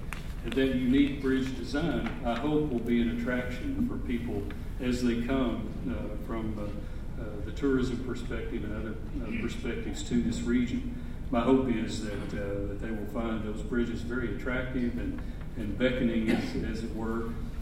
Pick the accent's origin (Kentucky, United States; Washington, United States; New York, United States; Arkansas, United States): Kentucky, United States; Princeton; I grew up in Princeton, my family was not particularly well off, but I chose to go the community college route.